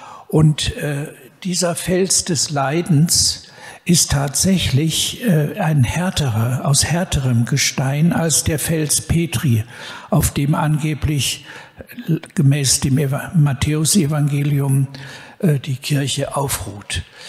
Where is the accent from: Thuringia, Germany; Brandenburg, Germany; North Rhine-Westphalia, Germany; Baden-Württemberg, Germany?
North Rhine-Westphalia, Germany; Cologne; Ich bin im Hillige Kölle groß geworden